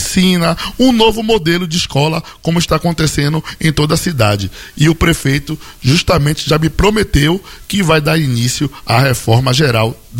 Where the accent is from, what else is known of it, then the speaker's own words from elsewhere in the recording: Salvador, Bahia, Brazil; seria horroroso para mim sair do bairro onde eu nasci e me criei